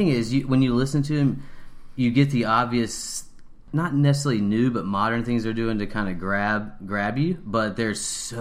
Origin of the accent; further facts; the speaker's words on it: the South, United States; Yeah, well, we're from the South, so we wouldn't know that.